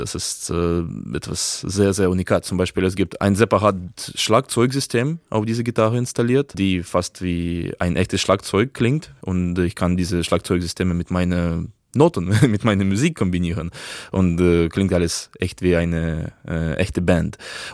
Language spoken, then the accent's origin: German; Krasnodar, Krasnodar Krai, Russia; German is a second language; Zuerst habe ich bei einem Privatlehrer in Krasnodar, also in meiner Heimatstadt in Russland, gelernt.